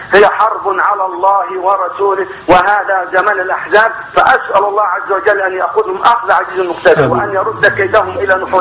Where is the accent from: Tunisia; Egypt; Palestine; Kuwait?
Egypt; now in Saudi Arabia; انا معك مصري من السعوديه